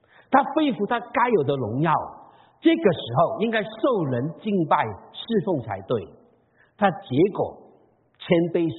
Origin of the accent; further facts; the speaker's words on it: Guangdong, China; 我是广东人的，但是我讲闽南话，我讲闽南话讲了几十年